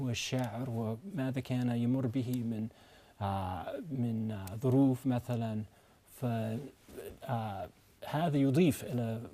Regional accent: United States; Arabic is a second language; والأصوات غريبة علي كأمريكي.

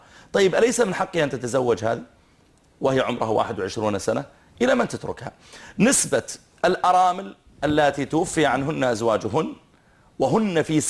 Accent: Saudi Arabia; نحن عندنا في السعودية، طبعا هي تختلف باختلاف العادات والتقاليد في البلدان

